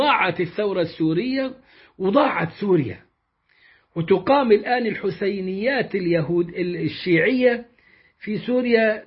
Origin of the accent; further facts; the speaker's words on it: Egypt; وسمعت المدعو الشاطر حسن عندنا في مصر في الثمانينات والتسعينات